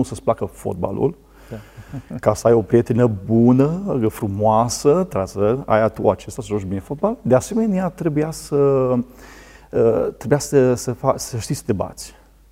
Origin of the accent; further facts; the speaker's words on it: Baia Mare, Maramureș County, Romania; Am crescut la Baia Mare, născut la Baia Mare, maramureșan jet pe jet, da, și venit...